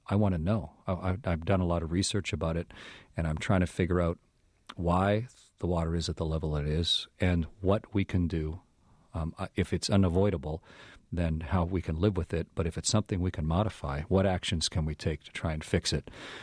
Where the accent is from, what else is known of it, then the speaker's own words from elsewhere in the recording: Great Lakes, United States; And I'm from the Great Lakes areas.